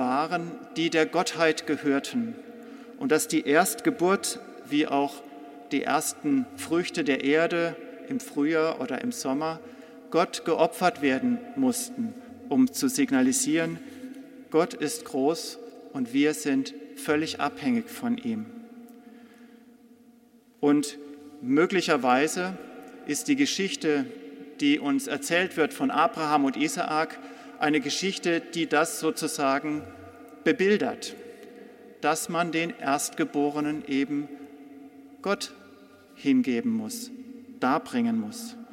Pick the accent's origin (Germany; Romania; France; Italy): Germany; Freiburg, Baden-Württemberg; Ich komme aus Freiburg